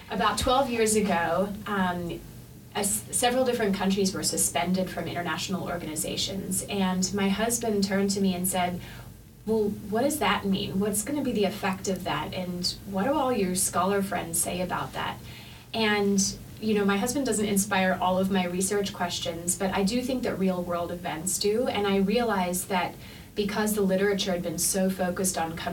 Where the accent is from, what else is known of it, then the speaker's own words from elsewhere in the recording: Australia; my background is very international. I grew up in Australia. I studied abroad in a couple of different places.